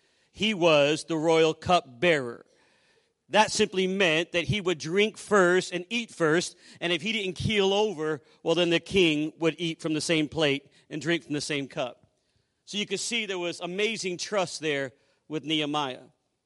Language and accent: English; California, United States; We grew up together in Southern California. We met on the cradle roll of our church, and we have four children.